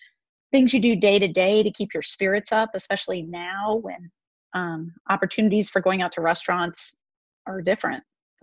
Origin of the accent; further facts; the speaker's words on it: North Carolina, United States; But then the barbecue is pretty famous in the Southeast, and I'm from North Carolina, so we have a big reputation for barbecue.